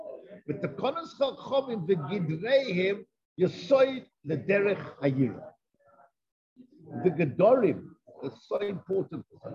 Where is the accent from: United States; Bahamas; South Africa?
South Africa; When I grew up in South Africa